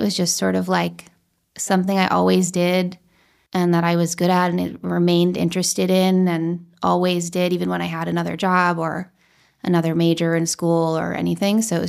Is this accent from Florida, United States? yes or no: no; New York, United States; I grew up in Tribeca.